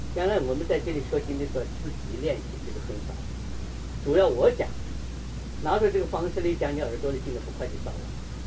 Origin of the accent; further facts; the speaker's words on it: China; 我们中国人念古诗念的白马非马